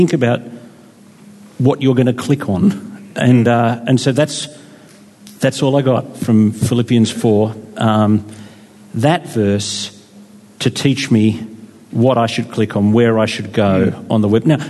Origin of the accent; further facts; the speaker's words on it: New South Wales, Australia; I grew up 586 Pennant Hills Road. I have shot firecrackers over Pennant Hills Road on firecracker night and then almost got arrested.